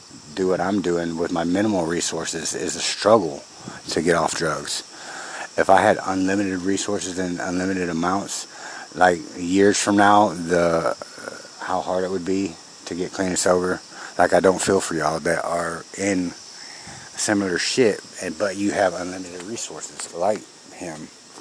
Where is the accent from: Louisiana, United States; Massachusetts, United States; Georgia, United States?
Georgia, United States; now in Quad Cities, United States; As a child, I grew up mostly in Georgia. I'm not from Illinois or Chicago. I'm actually not even really from Chicago. I'm in the Quad Cities, which is not nowhere near Chicago